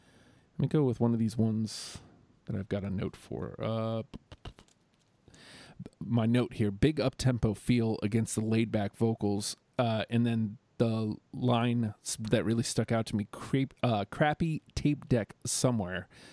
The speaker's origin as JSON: {"language": "English", "town": "Winnipeg", "region": "Manitoba", "country": "Canada", "said": "I'm from Winnipeg, you idiot."}